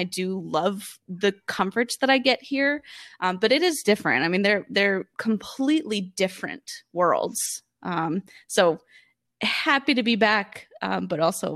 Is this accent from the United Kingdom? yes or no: no; California, United States; I grew up in California. California is always home for me.